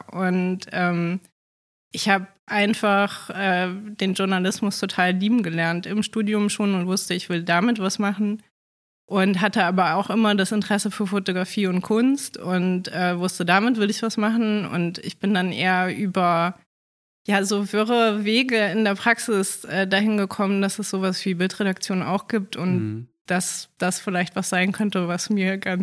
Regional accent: Hamburg, Germany; Ich habe in Lüneburg studiert. Mhm. Ich bin geborene Hamburgerin und ich bin dann, wollte unbedingt Hamburg verlassen, aber auch nicht so weit.

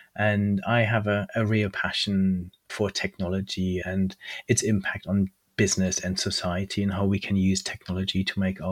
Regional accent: Germany; moved away as an adult; also born or lived in Cambridge, United Kingdom; Yes, I grew up in Germany, went over to the UK, to Cambridge to study, and they then offered me a job afterwards.

